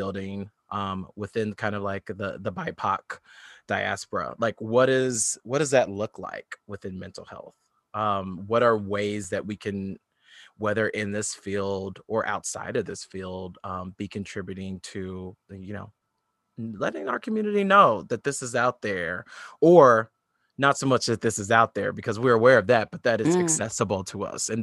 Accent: Illinois, United States; I came from Southern Illinois, like a majority of Black people I know are just family and my town is like very, very white.

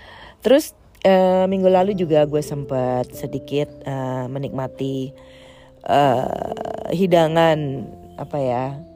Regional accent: Jakarta, Indonesia; now in Netherlands; Dan ternyata gue kangen yang namanya Ramadan di Jakarta, yang kampung halaman gue.

